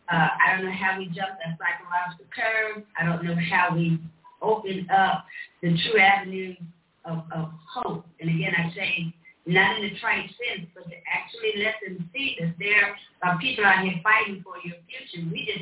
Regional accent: Waco, Texas, United States; One, I still live in East Waco, and I'm proud to live in East Waco. I grew up on Kellum Street, so not far from where Attorney Clark grew up on Preston Street.

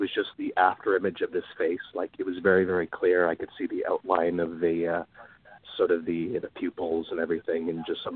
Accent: Toronto, Ontario, Canada; I'm from Toronto, Canada.

